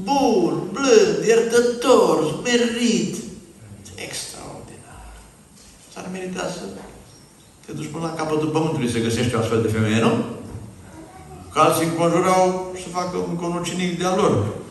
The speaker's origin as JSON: {"language": "Romanian", "region": "Apuseni Mountains", "country": "Romania", "said": "eu sunt moț de origine"}